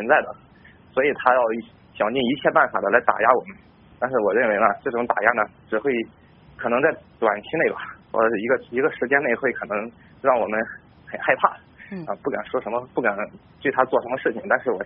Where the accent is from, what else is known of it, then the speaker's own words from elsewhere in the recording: China; 有一天我们中国人民啊